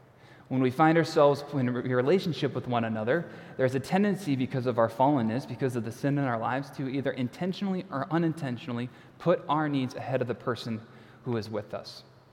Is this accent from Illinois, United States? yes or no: yes; Prospect Heights, Illinois, United States; I grew up in this part of the Chicago area, and I remember growing up in Prospect Heights in particular